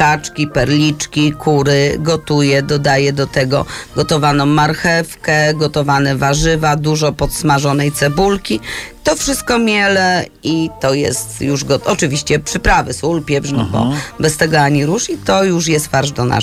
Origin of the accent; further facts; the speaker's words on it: Sosnowiec, Silesian Voivodeship, Poland; No jestem z Sosnowca, nie wiem czemu wszyscy się z tego śmieją.